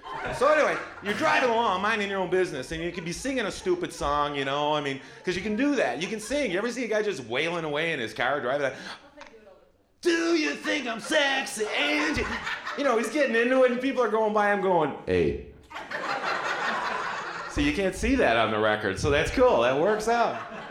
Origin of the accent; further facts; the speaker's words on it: Buffalo, New York, United States; and you say, I'm from Buffalo, New York, what's the first thing they start yelling at you?